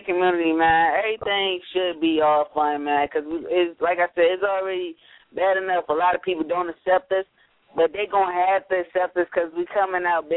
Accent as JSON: {"language": "English", "region": "Virginia", "country": "United States", "said": "I'm from Virginia."}